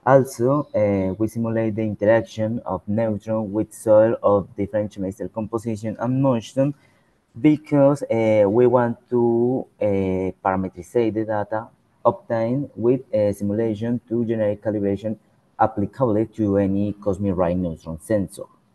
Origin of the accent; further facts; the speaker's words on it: Bucaramanga, Santander, Colombia; I'm from Bucaramanga, Colombia. I am a master's student